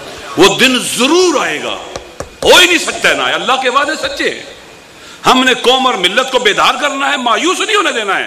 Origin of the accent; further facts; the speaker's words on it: Gujar Khan, Punjab, Pakistan; born there; now in Rawalpindi District, Pakistan; جس حلقے میں میں پیدا ہوا ہوں، گجر خان کا حلقہ ہے، مجھے تو نہیں پتا تھا کہ وہاں 80,000 شیعہ ووٹ رجسٹرڈ ہے